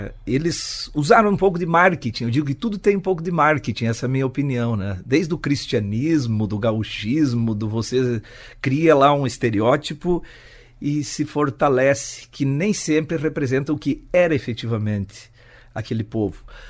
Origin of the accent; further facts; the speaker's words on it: Santo Antônio do Sudoeste, Paraná, Brazil; Eu nasci, então, em Santo Antônio do Sudoeste e lá... É uma região, o sudoeste e oeste do Paraná são colonizados por gaúchos.